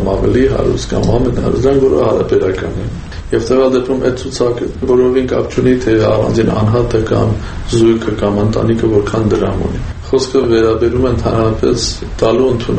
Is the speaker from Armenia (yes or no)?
yes; Yerevan, Armenia; now in London, United Kingdom; Ես Երևանից չեմ գնացել, Երևանցի եմ։ Ժամանակավորապես աշխարհի ուրիշ մայրաքաղաքներում եմ գտնվում, ուստի նաև բնակարաններ ունեմ, որտեղ ապրում եմ, բայց իրականում Երևանցի եմ